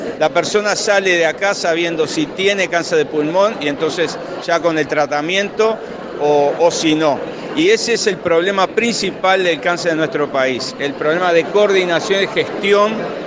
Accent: Uruguay; nosotros podemos contribuir como uruguayos a resolverlo.

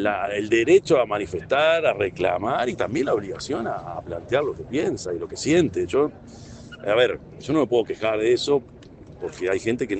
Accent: Canelones, Uruguay; yo me crié en Canelones, que no es el área metropolitana

